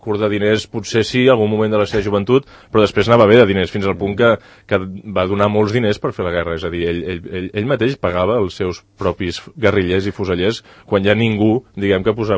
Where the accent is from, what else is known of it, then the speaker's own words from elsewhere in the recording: Catalonia, Spain; les actituds aquelles històriques que com a català m'afecten.